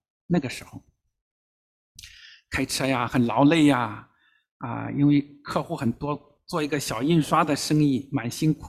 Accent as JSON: {"language": "Chinese", "region": "Henan", "country": "China", "said": "我是河南人，我们中间有河南的老乡啊"}